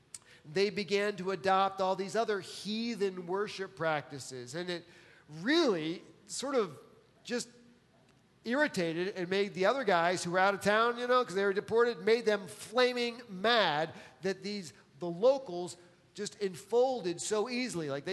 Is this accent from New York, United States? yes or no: yes; New York, United States; You know, I grew up outside of New York City. You had a lot of Italian people